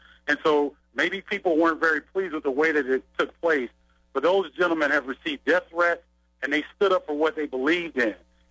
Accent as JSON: {"language": "English", "town": "Carbondale", "region": "Illinois", "country": "United States", "tie": "born or raised there", "lives_now": "Chicago, United States", "said": "Now, I represent the state because I grew up in Carbondale."}